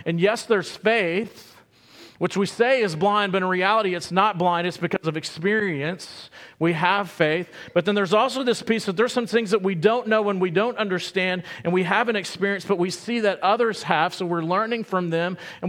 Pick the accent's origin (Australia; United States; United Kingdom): United States; even growing up in Fayette County, all these different things, they shape you uniquely you